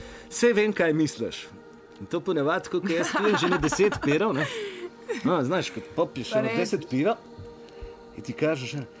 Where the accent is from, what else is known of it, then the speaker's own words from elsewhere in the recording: Slovenia; ja sam Slovenac, jebeni Slovenac